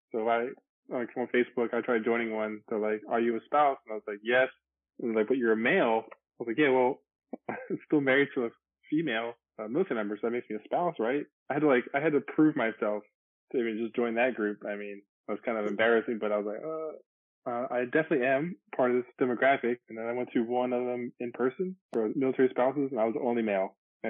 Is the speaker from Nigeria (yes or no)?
no; Baltimore, Maryland, United States; now in South Carolina, United States; I am from Baltimore, Maryland. I'm 29 years old, about to hit that 30. I'm looking forward to that. I currently live in South Carolina, though, on Parris Island